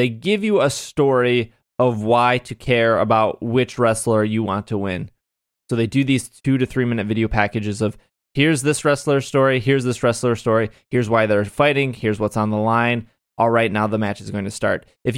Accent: United States; I'm from America, so I'm going to root for the American.

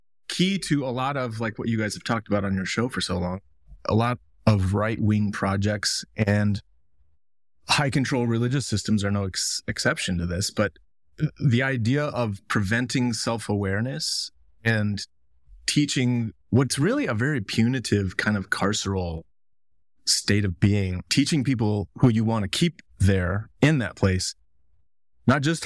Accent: Colorado Springs, Colorado, United States; I grew up in Colorado Springs.

